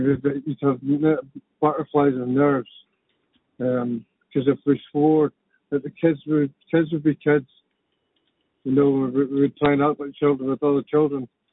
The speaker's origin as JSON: {"language": "English", "town": "Glasgow", "region": "Scotland", "country": "United Kingdom", "said": "If I go to Glasgow now, I just need to spend 2 days in Glasgow and my accent to be back again."}